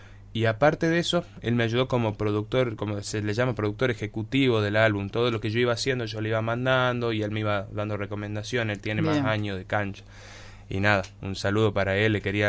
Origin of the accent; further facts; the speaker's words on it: Tartagal, Salta, Argentina; now in Salta, Argentina; Yo soy de acá, de Tartagal, me fui a vivir a Salta, pero siempre voy y vengo porque mi mamá está acá.